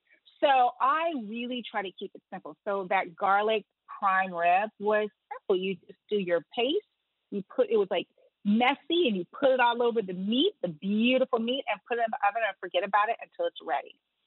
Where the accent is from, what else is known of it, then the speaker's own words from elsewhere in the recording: Los Angeles, California, United States; And then I'm LA, born and raised in Los Angeles.